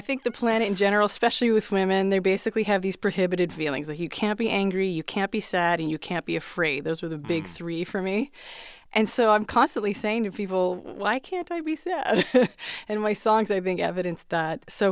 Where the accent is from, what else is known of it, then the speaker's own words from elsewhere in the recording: Canada; Yes, but I'm Canadian.